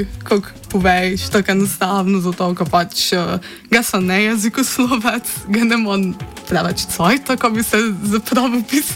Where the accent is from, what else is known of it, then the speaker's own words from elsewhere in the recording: Mura, Slovenia; accent: Prekmurje dialect; ko sem pač šla živeti inon, kak v Prekmurje, se mi zdi, ko sem malo zgubila tej besed in se mi zdi, ko prek toga pisanja ide nazaj k tomu mojo mi narečje